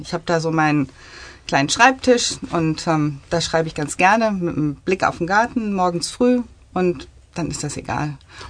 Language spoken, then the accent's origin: German; Hagen, North Rhine-Westphalia, Germany; also born or lived in Iserlohn; Nee, ich bin in Iserlohn geboren und dann in Hagen aufgewachsen. Bin auch zur Schule gegangen, habe mein Abitur da gemacht und habe viele, viele Jahre gewohnt.